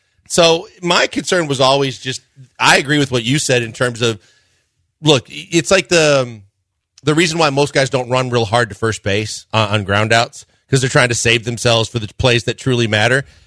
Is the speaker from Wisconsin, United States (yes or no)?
yes; Milwaukee, Wisconsin, United States; when I was growing up in Milwaukee at County Stadium